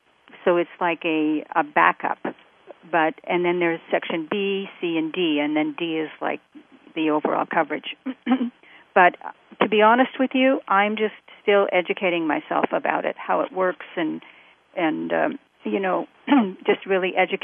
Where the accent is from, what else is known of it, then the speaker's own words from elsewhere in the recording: Canada; I'm originally from Canada, and Canada has a healthcare system that works.